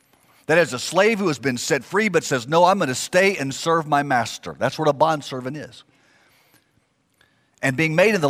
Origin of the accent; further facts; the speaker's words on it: Houston, Texas, United States; Brother Bo Henderson was an associate pastor where I grew up in Houston